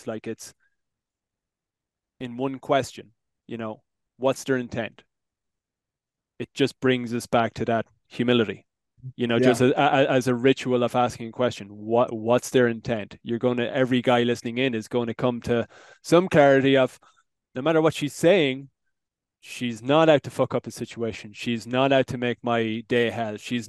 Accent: Ireland; I come from Ireland.

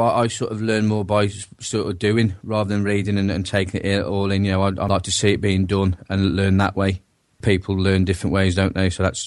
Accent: Telford, West Midlands, United Kingdom; I'm from Telford and I'm on course week one on plumbing for Train for Trade Skills.

